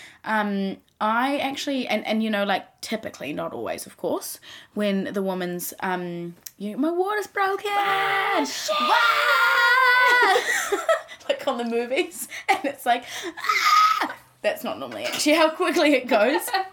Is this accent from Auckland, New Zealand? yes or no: yes; Hibiscus Coast, Auckland, New Zealand; Okay, well, I grew up here on the old Hibiscus Coast in Auckland, in New Zealand. I'm the youngest of four siblings. I'm the little bubba. And I was born at home.